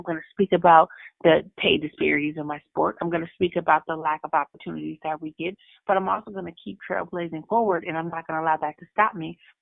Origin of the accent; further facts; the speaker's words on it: California, United States; I'm from the Bay Area, and I've been blessed to have a lot of support and a lot of people that come off to support me at home.